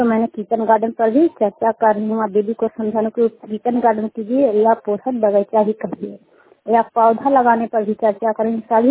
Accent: Kukahariya, Bihar, India; कुकहरिया के रहने वाले हैं, रुखाई पंचायत चंदीप प्रखंड ललंदा जिला के।

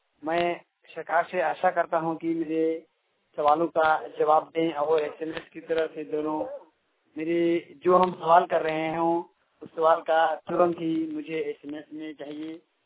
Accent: Pakur, Jharkhand, India; मसिया post panchayat फुलझंझरी है। मैं Pakur district का निवासी हूँ।

